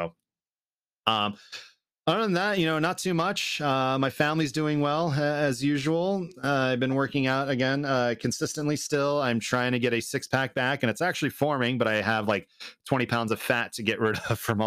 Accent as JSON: {"language": "English", "country": "Canada", "lives_now": "United States", "said": "I just got my citizenship only a couple years ago. I'm Canadian originally."}